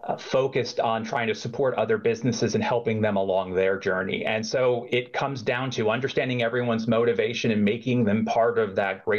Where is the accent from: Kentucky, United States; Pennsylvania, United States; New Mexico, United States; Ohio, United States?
Pennsylvania, United States; Wyomissing; I grew up in Wyomissing, Pennsylvania. There's two of us, and I have one younger brother.